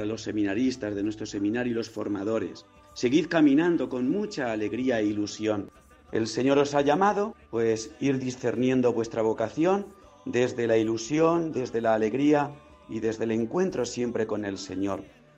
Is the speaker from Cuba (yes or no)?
no; Bolaños de Calatrava, Castilla-La Mancha, Spain; soy natural de Bolaños de Calatrava